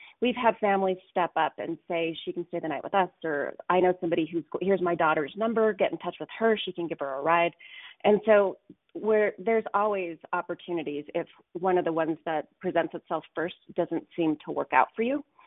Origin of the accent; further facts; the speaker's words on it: Colorado, United States; We are from Denver, Colorado, or Boulder, Colorado.